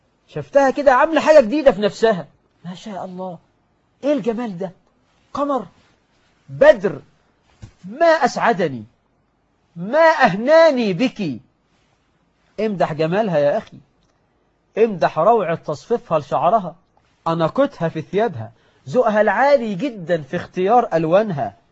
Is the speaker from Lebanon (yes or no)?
no; Egypt; كخيل الحكومة عندنا في مصر